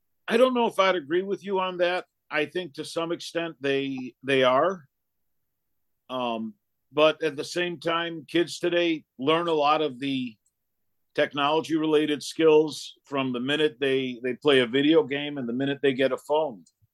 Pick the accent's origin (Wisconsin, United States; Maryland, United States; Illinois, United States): Illinois, United States; Chicago; born there; I was born in Chicago. My parents are immigrants from Pakistan.